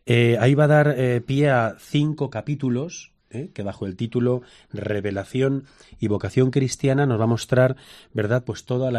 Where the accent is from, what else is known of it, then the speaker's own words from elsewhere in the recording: Escalona, Castilla-La Mancha, Spain; como poco a poco fui creando con otros, junto a otros jóvenes de mi pueblo de Escalona, los belenes en la parroquia